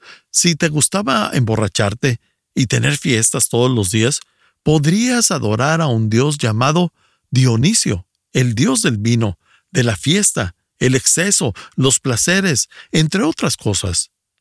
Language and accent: Spanish; Ecuador; soy del Ecuador.